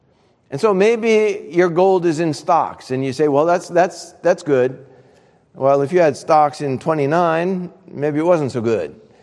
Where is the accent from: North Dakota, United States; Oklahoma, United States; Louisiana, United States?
Louisiana, United States; New Orleans; I grew up down south in New Orleans. And this little fact, it rarely snows in New Orleans, Louisiana.